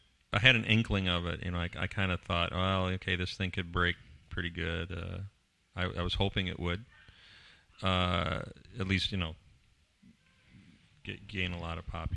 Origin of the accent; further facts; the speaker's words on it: St. Louis Park, Minnesota, United States; And I grew up in St. Louis Park, which was really bizarre that he would have rented a space in my where I grew up, you know.